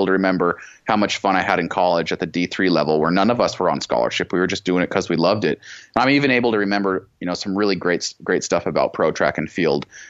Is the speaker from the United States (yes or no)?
yes; Boise, Idaho, United States; Well, I was raised in Boise.